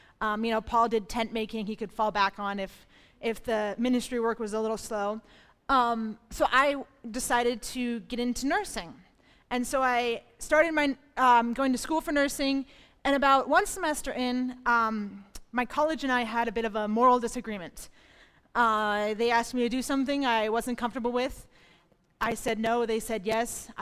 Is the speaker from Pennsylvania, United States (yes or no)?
yes; Springfield, Pennsylvania, United States; I am from Springfield, Pennsylvania, which is pretty much Erie.